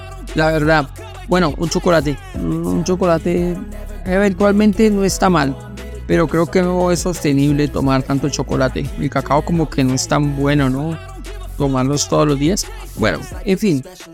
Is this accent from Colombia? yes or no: yes; Colombia; los colombianos se supone que todos deberíamos de hablar paisa, pero pues no, hombre, no somos todos paisas, tenemos diferentes acentos.